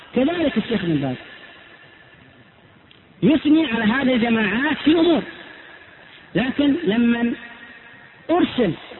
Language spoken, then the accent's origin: Arabic; Saudi Arabia; من عندنا بالسعودية